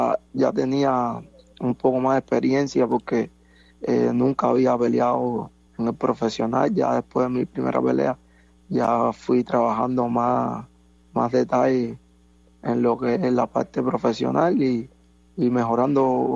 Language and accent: Spanish; Cuba; moved away as an adult; Salimos de Cuba con la aspiración de salir adelante como boxeadores profesionales